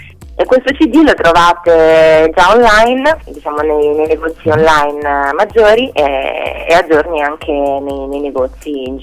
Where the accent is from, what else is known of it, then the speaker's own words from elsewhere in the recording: Sardinia, Italy; Io ad esempio a un certo punto ho voluto scrivere una frase in sardo perché sono sarda